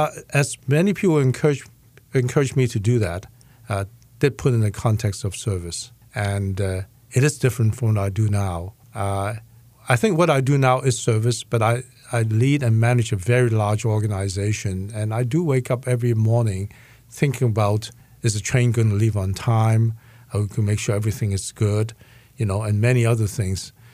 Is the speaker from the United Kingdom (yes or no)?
no; Hong Kong; moved away as an adult; also born or lived in China; I was born in China, and my family and I fled communist China, went to Hong Kong, and I came here to study when I was 18 on my own.